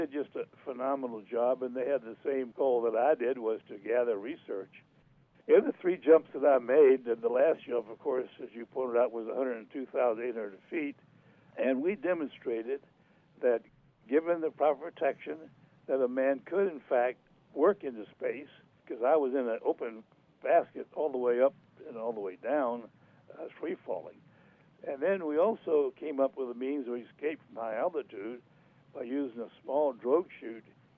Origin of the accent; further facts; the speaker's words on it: Orlando, Florida, United States; Welcome. I'm from Orlando, Court, but it's nice talking to you.